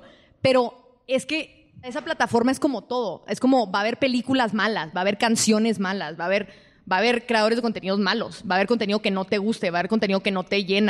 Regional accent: El Paso, Texas, United States; me estoy a punto de graduar, me regreso a El Paso, de donde soy

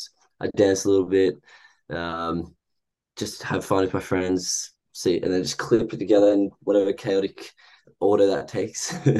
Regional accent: Sydney, New South Wales, Australia; Yeah, so I grew up in Sydney, Australia, by the beach

